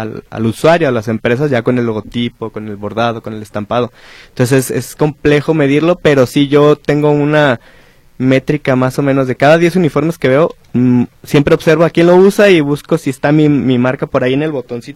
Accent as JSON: {"language": "Spanish", "town": "Zapotlanejo", "region": "Jalisco", "country": "Mexico", "tie": "born or raised there", "said": "Mis papás se fueron a esta comunidad de San José de las Flores, una delegación de Zapotlanejo. Uh-huh. Y allá fue donde comenzaron con el proyecto y yo llegué tenía como un año, 4 meses, uh-huh, a vivir ahí. Mi hermana tenía 3 mesecitos. Uh-huh. Y desde entonces allá vivimos."}